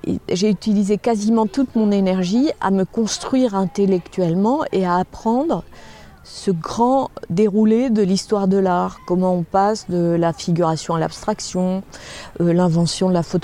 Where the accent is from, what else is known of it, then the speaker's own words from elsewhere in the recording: Salon-de-Provence, Provence-Alpes-Côte d'Azur, France; moved away as an adult; Je viens de Salon de Provence.